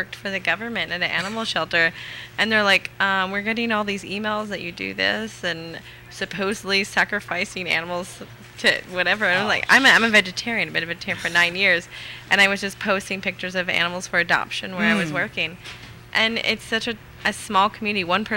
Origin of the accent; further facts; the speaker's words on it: Kentucky, United States; See, I'm from Kentucky, so like I can kind of relate, but I've actually had a really positive response.